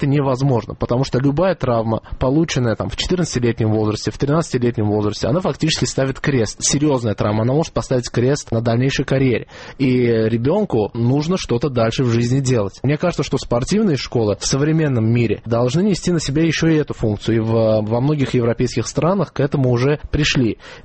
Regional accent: Baku, Azerbaijan; Я из Азербайджана.

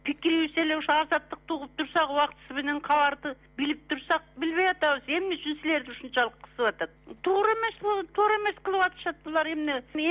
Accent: Batken Region, Kyrgyzstan; Баткенден болом, 3-4 күн болду такырууга албай атам.

